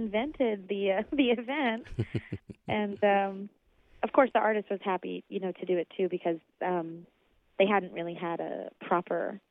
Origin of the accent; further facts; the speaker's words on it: Oklahoma, United States; I'm returning to Oklahoma for two concerts. And I haven't been back to my home state to perform in about 10 years.